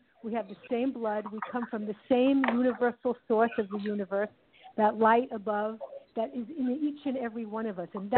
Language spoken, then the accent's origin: English; Brooklyn, New York, United States; I mean, I grew up in Brooklyn, New York, in a melting pot, so I had so many ethnicities in my community